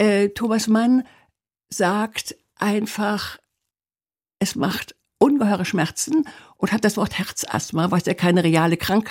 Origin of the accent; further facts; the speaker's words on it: West Germany, Germany; ich bin in einer Gegend aufgewachsen im Westen Deutschland, wo dieses Thema eigentlich gar keine Rolle spielte. Wir hatten keine Flüchtlinge, wir hatten Menschen, kamen sehr selten zu uns, es gab keine Arbeitsplätze